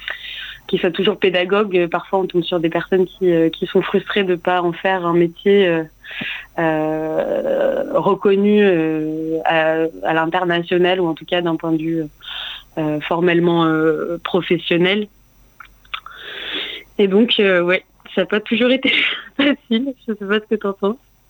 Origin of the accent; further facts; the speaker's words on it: Occitanie, France; Après, moi, j'ai grandi en Ariège, donc j'ai appris l'occitan à l'école.